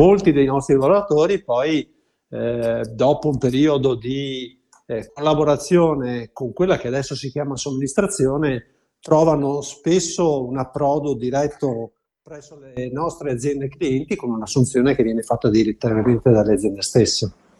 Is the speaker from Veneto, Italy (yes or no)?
yes; Veneto, Italy; accent: Venetian; si sentirà dall'accento che sono veneto